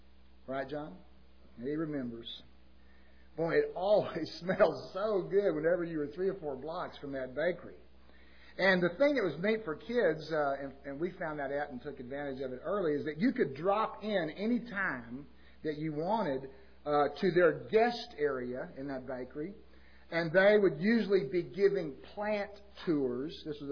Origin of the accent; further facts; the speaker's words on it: Austin, Texas, United States; When I was growing up in Austin, Texas, there was a large commercial bakery not too far from where we lived.